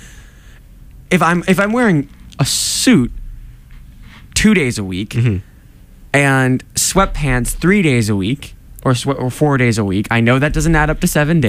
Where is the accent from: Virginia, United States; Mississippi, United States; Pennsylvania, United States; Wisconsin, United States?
Virginia, United States; I'm from Northern Virginia.